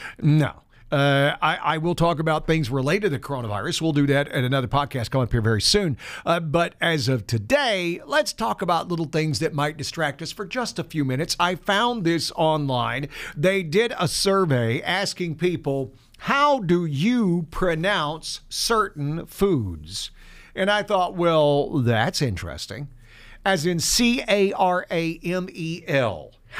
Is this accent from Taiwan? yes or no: no; the South, United States; now you have to understand, I grew up in the South. We don't have salmon in the South. It's just not something that you fish. In fact, the only salmon I ever saw growing up came out of a can.